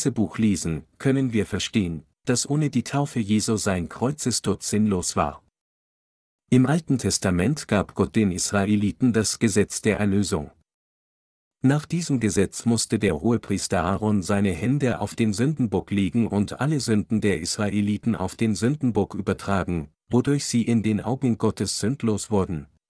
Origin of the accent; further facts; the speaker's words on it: India; ich komme aus Indien.